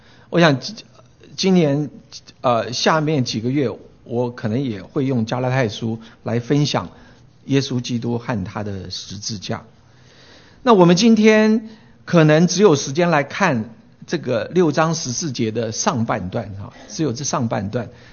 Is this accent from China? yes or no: no; Taiwan; 我也关心我成长的台湾，